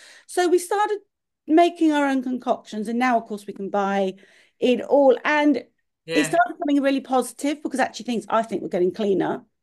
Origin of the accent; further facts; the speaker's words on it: South East England, United Kingdom; I grew up on the Isle of Wight. I then moved back after 20 years working in the city